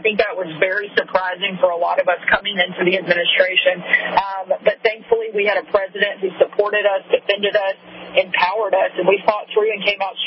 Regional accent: Arkansas, United States; growing up in Arkansas

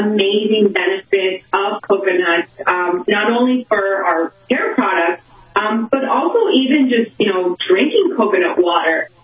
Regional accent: Miami, Florida, United States; I'm from Miami, so definitely it's hot and humid here.

